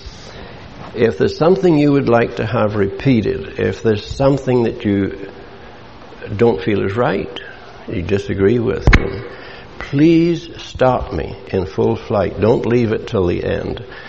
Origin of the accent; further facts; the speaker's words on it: Ireland; He is English, and I am as Irish as Paddy's pig. He is highly educated, and in terms of schooling, I am not. I'm just a country boy from Ireland.